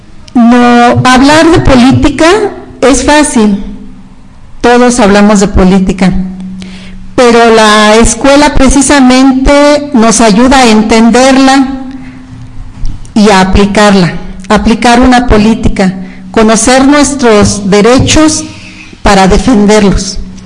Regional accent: Iztacalco, Mexico City, Mexico; vengo de Iztacalco.

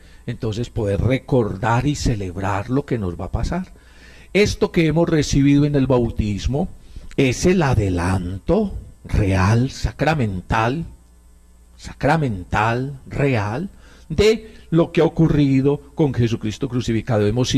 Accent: Antioquia, Colombia; born there; nací en un hermoso pueblo de aquí en Medellín. Es una belleza, en medio de estas montañas.

